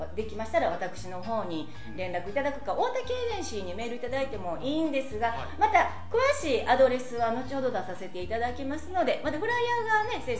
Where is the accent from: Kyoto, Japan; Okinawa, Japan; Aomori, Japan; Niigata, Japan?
Kyoto, Japan; 今回はその私やっぱ京女なんで